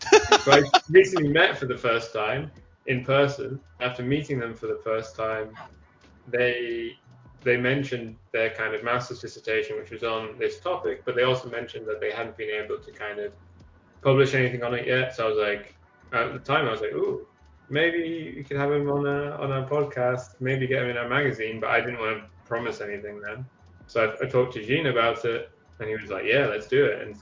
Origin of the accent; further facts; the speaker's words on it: United Kingdom; The good thing about eating British food while being British and having lived in Britain your whole life, you don't know what you're missing.